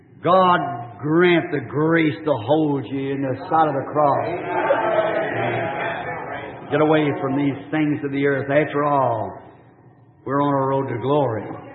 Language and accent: English; the South, United States